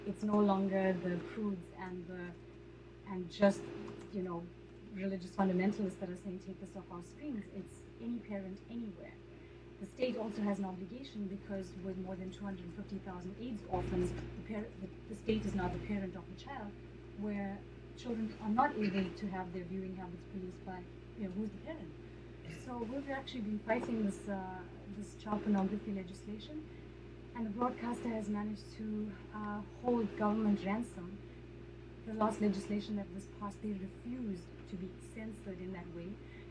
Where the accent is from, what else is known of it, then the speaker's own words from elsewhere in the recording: South Africa; I'm from South Africa.